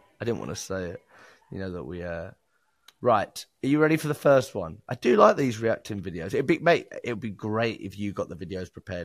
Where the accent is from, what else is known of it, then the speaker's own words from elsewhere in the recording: Chingford, London, United Kingdom; Ilford wasn't too far away from where I grew up as a child.